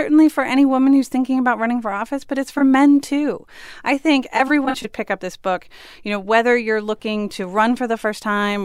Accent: Columbus, Ohio, United States; So Liz is a city councilwoman from actually my hometown in Columbus, Ohio. So it's a lot of Ohio pride here.

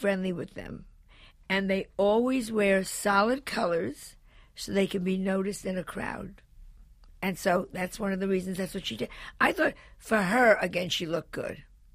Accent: New York, United States; And I can't leave New York. I am a New Yorker.

